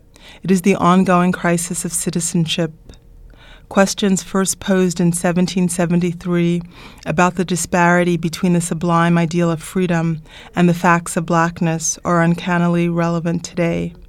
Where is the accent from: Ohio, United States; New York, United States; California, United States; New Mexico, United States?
New York, United States; Brooklyn; You know, I'm a New Yorker. I was born in Brooklyn. I'm not culturally African at all.